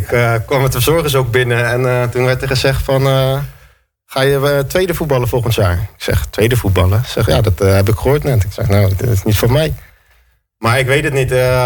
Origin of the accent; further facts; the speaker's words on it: Amsterdam, North Holland, Netherlands; Als Amsterdammer, ja.